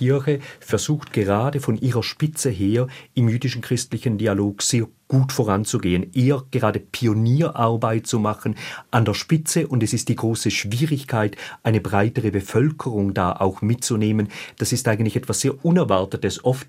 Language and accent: German; Germany; also born or lived in Switzerland; wenn ich denke, als Deutscher und als Schweizer, dass die Demokratie die richtige Staatsform ist